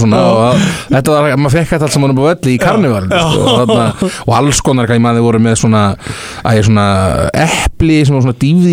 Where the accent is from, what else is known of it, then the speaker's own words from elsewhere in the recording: Keflavík, Southern Peninsula, Iceland; Ég er úr Keflavík, já Jú